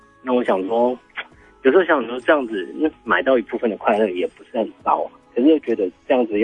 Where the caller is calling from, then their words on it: Taichung, Taiwan; 哦，我是台中的